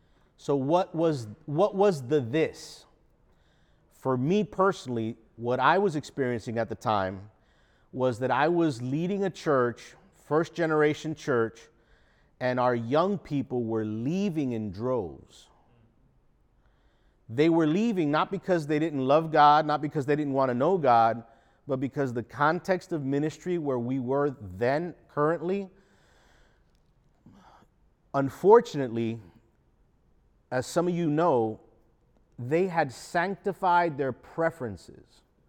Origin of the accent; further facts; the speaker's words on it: New York City, New York, United States; born there; I was born in New York City. My mom is from Cuba and my father's from Guatemala, Central America. And I was born in New York City.